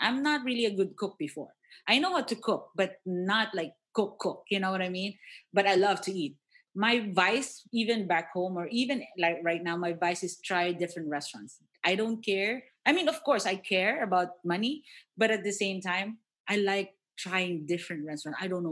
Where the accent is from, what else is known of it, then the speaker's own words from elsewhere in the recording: Philippines; Philippines.